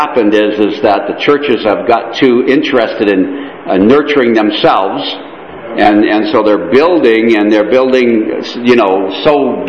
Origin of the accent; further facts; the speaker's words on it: Connecticut, United States; now in Canada; I was raised in Connecticut, down into the States, and then I came up to Canada about 19 years ago, and I think it's been 14 years since we've got our citizenship